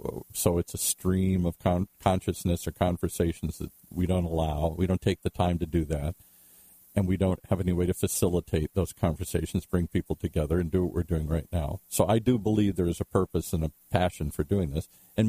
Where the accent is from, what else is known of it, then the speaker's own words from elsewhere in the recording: Midwest, United States; But I'm an Irishman. I'm Midwestern. I'm Catholic. All of those things come from my background here.